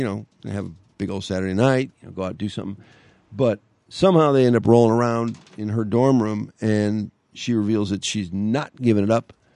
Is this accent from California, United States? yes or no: no; Ferndale, Michigan, United States; from Ferndale. I think I already said that, but this is the Drew and Mike podcast.